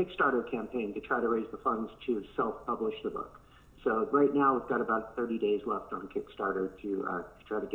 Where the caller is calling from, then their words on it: California, United States; I'm calling from California.